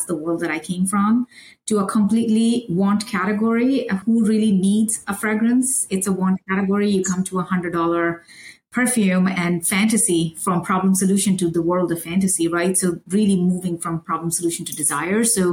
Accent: India; moved away as an adult; now in United States; Started my career, grew up in India. I'm Indian, studied there, did my MBA.

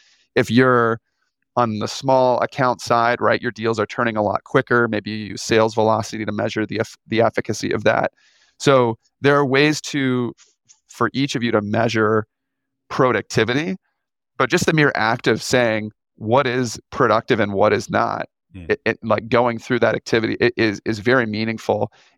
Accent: Canada; So I grew up in Canada.

